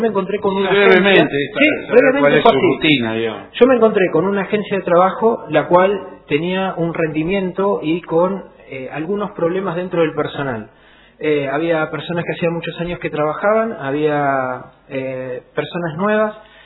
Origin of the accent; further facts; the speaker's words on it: Lomas de Zamora, Buenos Aires Province, Argentina; En la familia en que yo me crié, y en el barrio en el que yo me crié, yo soy de Lomas